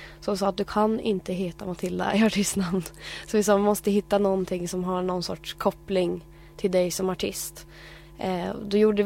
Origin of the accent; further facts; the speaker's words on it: Östersund, Jämtland County, Sweden; det var lite mera talangshower som fanns i stan där jag är från Östersund.